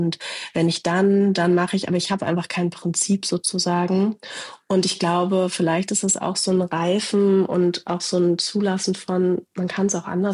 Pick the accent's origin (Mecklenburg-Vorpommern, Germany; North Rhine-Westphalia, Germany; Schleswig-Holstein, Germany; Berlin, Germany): Berlin, Germany; Und ich meine, ich bin ja in Berlin groß geworden auch.